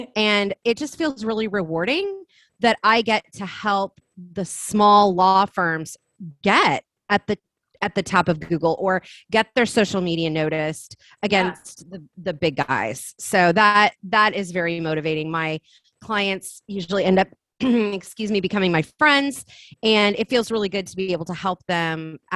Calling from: Kansas City, Missouri, United States; I am in Kansas City, Missouri, so straight in the middle of the United States.

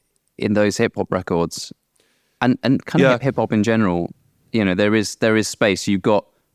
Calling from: Norway

